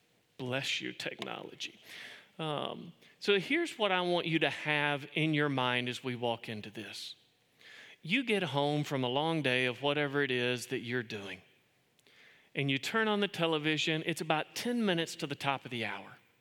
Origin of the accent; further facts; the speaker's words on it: Kentucky, United States; I'm from Kentucky.